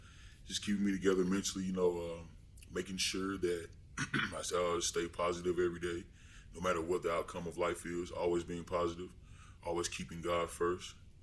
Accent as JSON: {"language": "English", "town": "Baltimore", "region": "Maryland", "country": "United States", "tie": "born or raised there", "said": "I grew up in Baltimore, Maryland."}